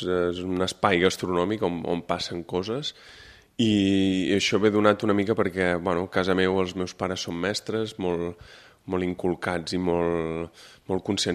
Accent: Girona, Catalonia, Spain; born there; bueno, és un jove encara, sóc jove, vaig néixer a Girona, sóc gironí i em vaig formar a l'Escola Hostaleria de Girona

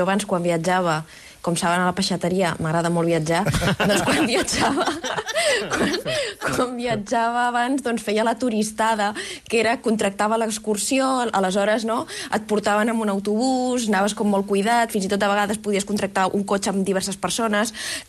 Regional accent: Igualada, Catalonia, Spain; jo sóc d'Igualada i el drama del Rodalies no el tenim perquè no tenim Rodalies.

